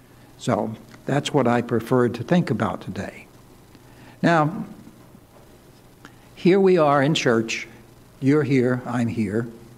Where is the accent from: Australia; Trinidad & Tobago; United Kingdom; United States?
United States; Alabama; moved away as an adult; also born or lived in Tennessee / Maine; I'm a Southerner, was born and grew up in Alabama. I came north to college to Brown, where I met my wife